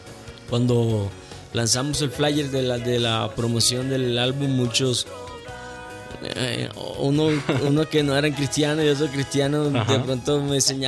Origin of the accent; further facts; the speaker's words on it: Valledupar, Cesar, Colombia; also born or lived in Planeta Rica; yo nací en Planeta Rica, Córdoba, y me crié en Valledupar.